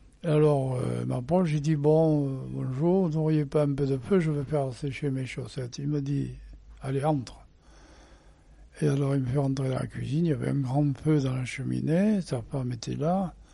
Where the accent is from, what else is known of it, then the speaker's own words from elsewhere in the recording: Périgueux, Nouvelle-Aquitaine, France; accent: south-west French; je suis du sud-ouest. Mais il me dit, c'est pas seulement du sud-ouest, je connais votre accent. Bon, alors j'ai fini par lui dire que j'étais de Périgueux.